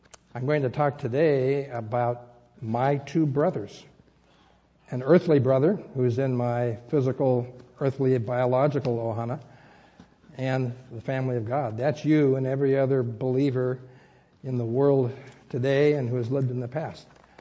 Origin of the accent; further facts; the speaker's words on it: Oakland, California, United States; We grew up together in Oakland. You can understand why I can call him my brother. We slept in bunk beds in our bedroom in East Oakland for years.